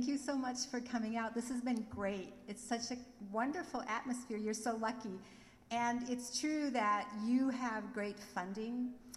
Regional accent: White Earth, Minnesota, United States; I am from White Earth. I grew up there. I'm enrolled there. I went to school in Minnesota

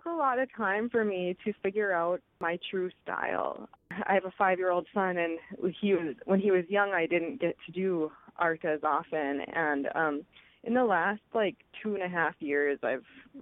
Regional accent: Stephen, Minnesota, United States; also born or lived in Grand Forks; I was born and raised, born in Grand Forks, but I was raised in Stephen, Minnesota, and I did elementary and high school there

